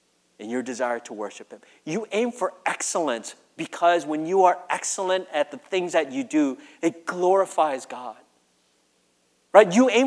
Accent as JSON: {"language": "English", "region": "Minnesota", "country": "United States", "tie": "born or raised there", "said": "growing up in Minnesota, I was one of the few minorities right? In my high school, my district"}